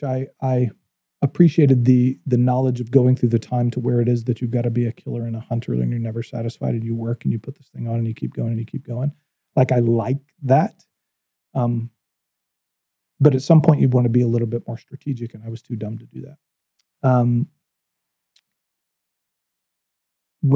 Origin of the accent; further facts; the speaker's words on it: Texas, United States; I grew up in West Texas, right? When you see bullshit, it's bullshit, right?